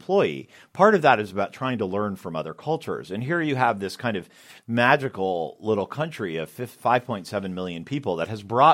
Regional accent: Boston, Massachusetts, United States; I'm from Boston, which is kind of I don't know if it's the cold climate or whatever it is, but we're not nearly as sort of openly friendly as what you might find in the Midwest or the South

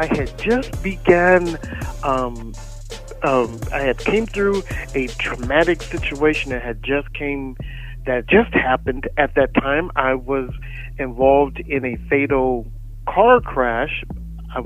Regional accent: United States; Well, I am from the Quad City area, the Davenport, Rock Island, Moline, East Moline, Bettendorf.

